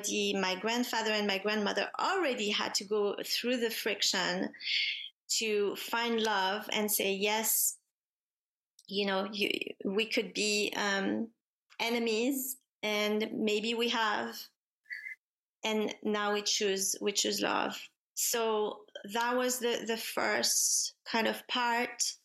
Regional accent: Paris, Île-de-France, France; So I was born and raised in Paris. Ooh la la. And my mother is French and my father is from Venezuela.

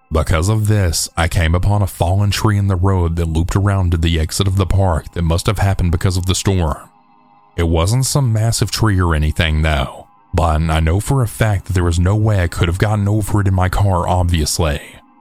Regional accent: the South, United States; I grew up in the South. Tons and tons of beautiful places to see that haven't been taken over by concrete yet.

